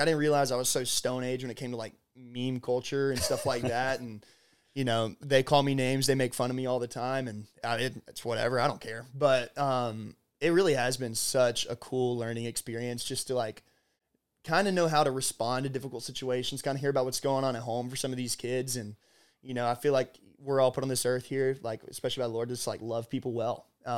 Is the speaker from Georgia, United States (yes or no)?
yes; Georgia, United States; I grew up in Effingham County, Georgia. So it's about 45 minutes.